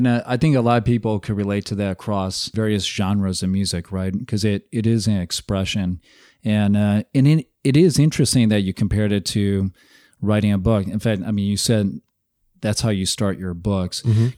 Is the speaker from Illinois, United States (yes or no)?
yes; Chicago, Illinois, United States; accent: Chicago; Born and raised in Chicago.